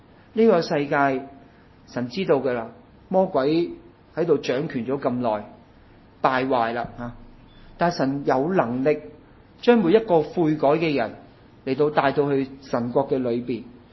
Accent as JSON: {"language": "Chinese", "country": "China", "said": "神爱世上每一个民族国家的人，神爱我们中国人，都爱日本人，都爱其他国家的人。"}